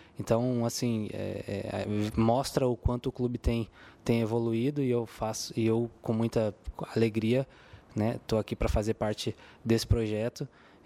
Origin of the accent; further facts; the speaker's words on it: São Paulo, Brazil; tenho 28 anos, sou natural de São Paulo.